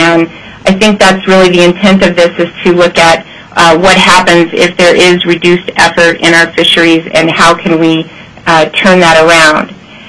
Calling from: Anchorage, Alaska, United States; And I am calling from Anchorage tonight and thankfully not boarding a plane.

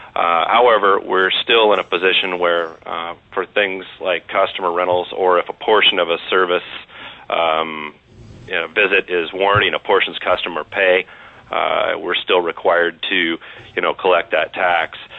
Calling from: Fairbanks, Alaska, United States; I'm legislative director of the Alaska Auto Dealers Association, and I'm calling from Fairbanks.

